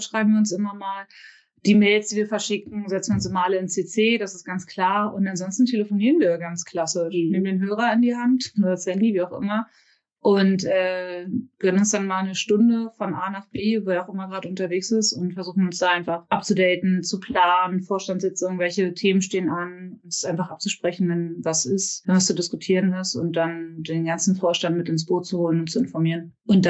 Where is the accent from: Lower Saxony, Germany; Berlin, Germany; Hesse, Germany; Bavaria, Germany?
Berlin, Germany; born there; ich bin 34 Jahre alt, gebürtige Berlinerin, liebe Berlin mit seinen Ups und Downs und dem Wetter.